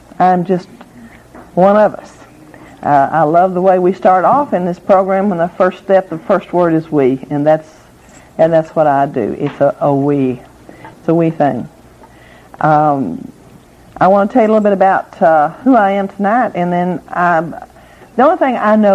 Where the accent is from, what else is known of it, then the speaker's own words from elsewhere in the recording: Texas, United States; I think some of you think I'm from California. I am not. I'm sleeping out there, but I'm from Texas. And my family is Baptist.